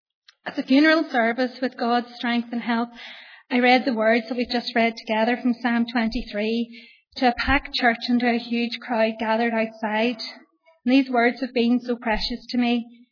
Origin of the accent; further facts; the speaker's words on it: Northern Ireland, United Kingdom; growing up in Northern Ireland in the 80s and early 90s